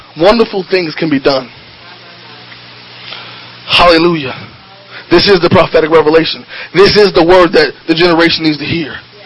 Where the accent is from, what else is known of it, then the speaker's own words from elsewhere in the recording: New Orleans, Louisiana, United States; I'm from New Orleans, right? And in New Orleans, there's voodoo.